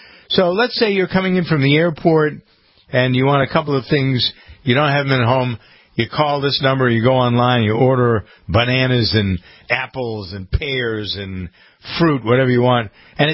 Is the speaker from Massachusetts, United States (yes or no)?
yes; Framingham, Massachusetts, United States; My hometown of Framingham, Massachusetts, headquarters of Staples